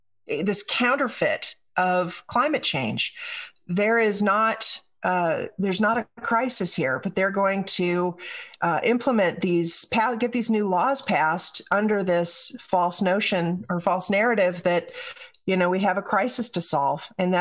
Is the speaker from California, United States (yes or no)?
yes; California, United States; I grew up in Southern California when agriculture was king. We were surrounded by farmers and ranchers.